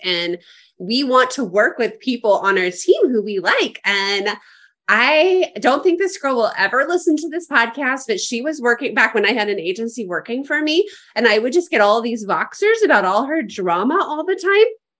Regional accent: Nebraska, United States; I am also half Nebraskan, like just to bring this up, I grew up in Nebraska too.

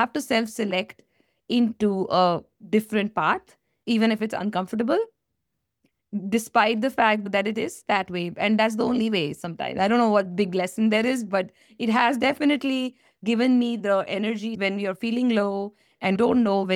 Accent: India; now in United States; we were stuck in the U.S. immigration because we came from India, and Indians have a hard time immigrating because we are a lot of them.

